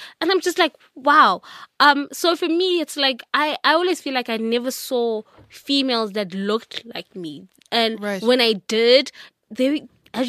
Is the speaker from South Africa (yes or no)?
yes; South Africa; yes, I am South African and I'll be traveling Africa.